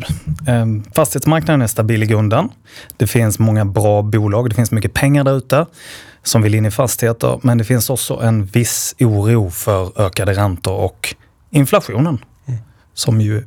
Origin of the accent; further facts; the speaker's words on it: Skåne, Sweden; jag är ju skåning i grunden. Och när man väl har lämnat Skåne så vill man ha en storstad